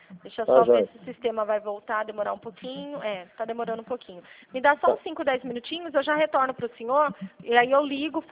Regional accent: São Paulo, Brazil; sou de São Paulo.

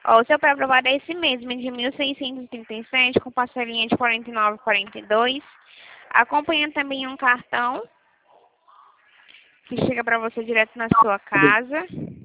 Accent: Goiás, Brazil; Morei aí há um tempinho atrás. Fui criada no Goiás, na verdade, próxima à Goiânia.

